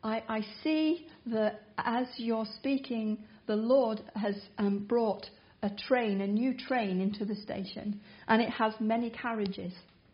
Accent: North West England, United Kingdom; I was born and raised in the Lake District, a farmer's daughter, and still at heart I'm a farmer's daughter.

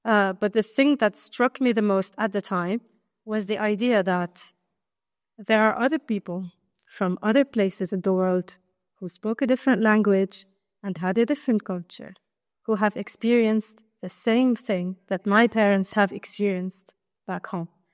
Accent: Lebanon; I'm a community kid, which means my parents were already community when I was born. So growing up in the People of God community in Lebanon

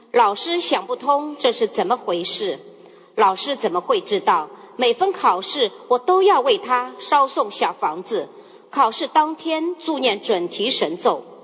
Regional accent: China; 我来自中国

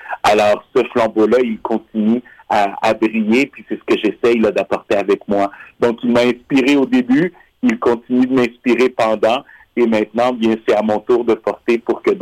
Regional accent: Montreal, Quebec, Canada; Oui, alors, je viens d'une famille guatémaltèque. Alors, je suis né ici à Montréal, mais je viens d'une famille du Guatemala. Et j'ai grandi à la communauté de Notre-Dame de Guadalupe, qui est la mission latino-américaine.

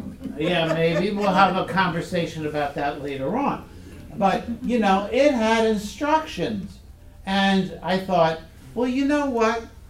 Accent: Maryland, United States; I grew up in Maryland on the Chesapeake Bay, and we always went fishing on an incoming tide.

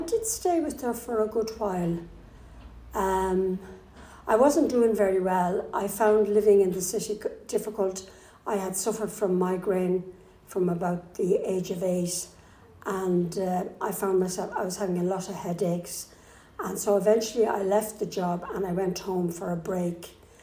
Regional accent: Athy, Leinster, Ireland; I was born in Athy, County Kildare, at home in my mother's bed in 1944.

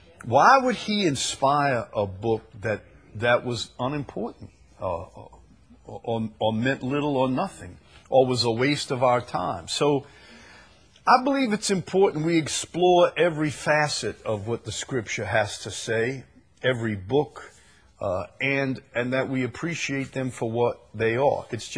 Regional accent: Chalmette, Louisiana, United States; the problem was I was from Chalmette

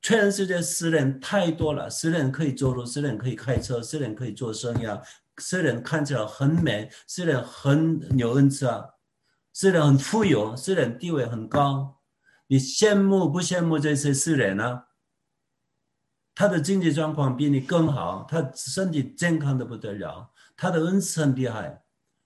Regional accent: South Korea; first language Korean; Chinese is a second language; 我的母语是韩语啊

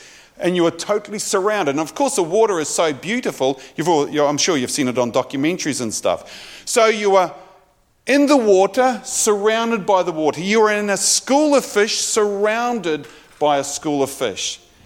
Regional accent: New Zealand; Growing up in New Zealand, I had the opportunity to be able to do it from the age of just before I was 15

